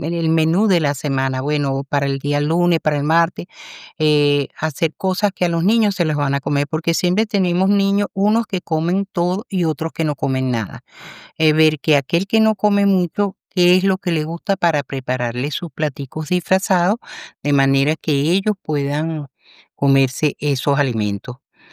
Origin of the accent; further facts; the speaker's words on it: Venezuela; yo soy venezolana y comemos arepas.